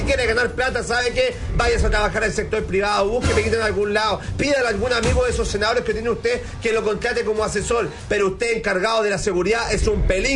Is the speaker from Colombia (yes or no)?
no; Chile; Yo me pregunto, como todo un chileno común y corriente